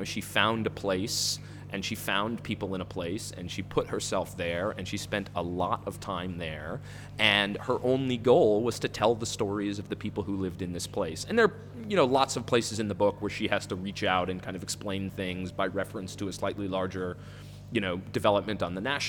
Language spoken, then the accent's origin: English; United States; now in India; I'm really reaching here for me as an American working here has been like to not try to be more than what I am.